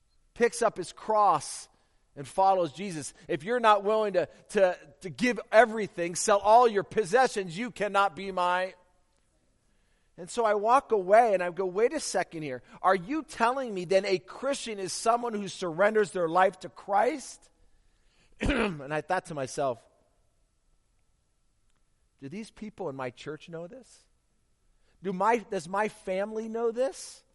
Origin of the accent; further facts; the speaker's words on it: California, United States; because I grew up in California where you could wear shorts any time of the year, unlike here.